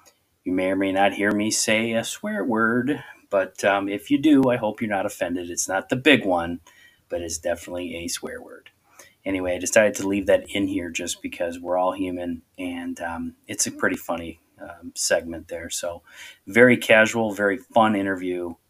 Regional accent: Midwest, United States; I'm an American

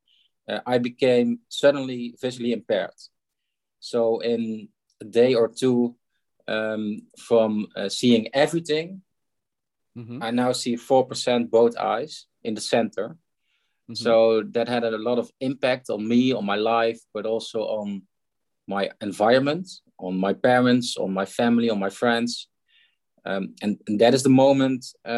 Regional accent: Veldhoven, North Brabant, Netherlands; English is a second language; English is not my first language, so I apologize when it's not that well. But I'm from the Netherlands. I'm born in the city of Veldhoven. It's near to Eindhoven.

